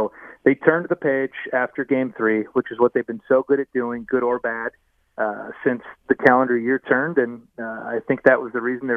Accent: Chicago, Illinois, United States; born or raised there

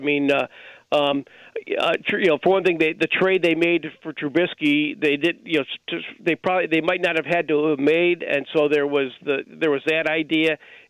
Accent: Chicago, Illinois, United States; a Southside native, yes, and yeah, I grew up on the North Side, so I'm a Cubs and Sox fan, through and through.

